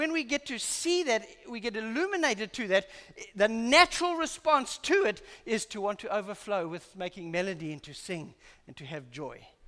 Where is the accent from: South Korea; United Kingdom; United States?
United Kingdom; England; You know, I'm English, I've got English roots, and I was singing about my ancestors and my descendants